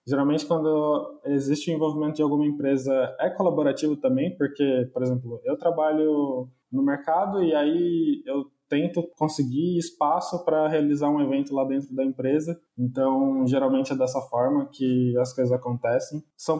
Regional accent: São Paulo, Brazil; Eu sou de São Paulo, né?

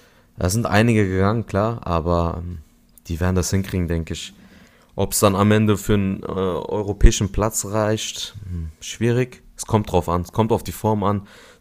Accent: Adana, Turkey; Adana, aus meiner Heimatstadt.

